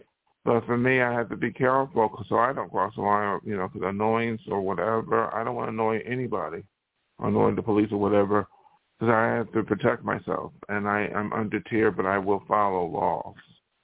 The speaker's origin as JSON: {"language": "English", "town": "Buffalo", "region": "New York", "country": "United States", "tie": "born or raised there", "said": "I don't know nobody from Buffalo. That's my hometown."}